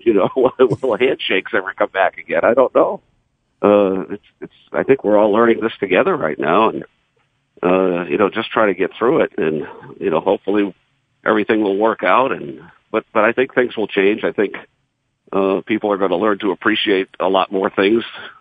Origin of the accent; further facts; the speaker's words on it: Boston, Massachusetts, United States; I grew up in Boston, so, you know, Bill Russell was right there at the top of that list.